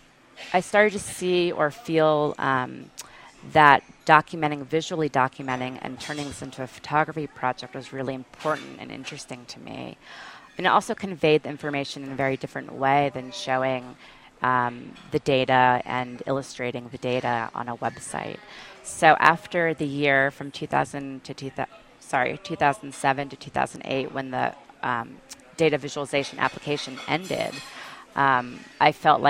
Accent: New York, United States; And as a New Yorker and as an artist who was doing an air monitoring project

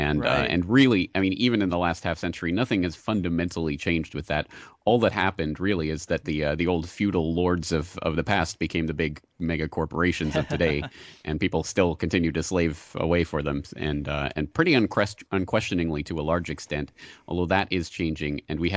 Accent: Canada; I am Canadian, but I've become a bit of a wussy for the last 9 years, 10 years here, so.

